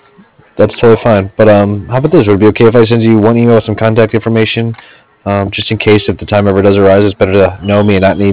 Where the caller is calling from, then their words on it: Cardiff, Wales, United Kingdom; I'm calling from Cardiff.